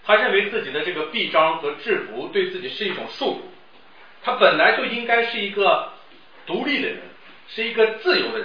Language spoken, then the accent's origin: Chinese; Northeast China, China; accent: Northeastern Mandarin; 用咱们东北话说，是吧？